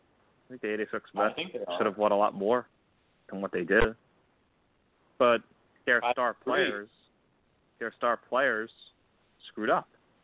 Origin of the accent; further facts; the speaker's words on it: Ireland; I'll just go with the old reliable Guinness, because I'm Irish, and it's dark.